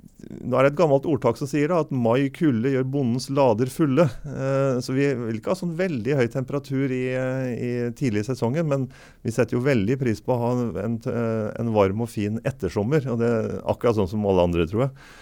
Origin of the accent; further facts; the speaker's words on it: Halden, Østfold, Norway; Så selv om jeg synes det sent hjemme I Halden